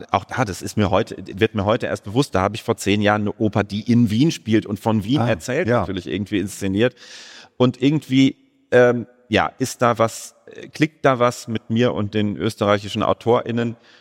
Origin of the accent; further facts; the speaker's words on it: Hagen, North Rhine-Westphalia, Germany; Ich komme eben aus Hagen, ich komme aus einer Welt, wo sich für klassische Musik interessieren Widerstand und bedeutete.